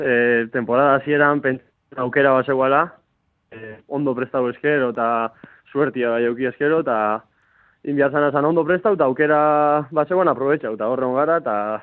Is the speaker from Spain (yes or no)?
yes; Eibar, Basque Country, Spain; now in San Sebastián, Spain; txikitan Eibarkoa naiz eta beti egon naiz Eibarko klubian